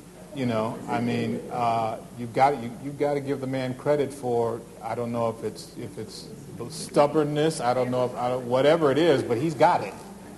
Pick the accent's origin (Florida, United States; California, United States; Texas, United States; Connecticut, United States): California, United States; Los Angeles; also born or lived in Orange; I was born in Orange, California. Which is just south of Los Angeles.